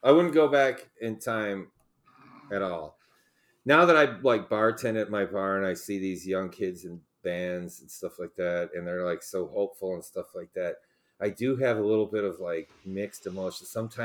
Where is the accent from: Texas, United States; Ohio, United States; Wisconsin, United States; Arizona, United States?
Ohio, United States; Cleveland; We played so I'm from Cleveland. We played something called the Cuyahoga Music Festival.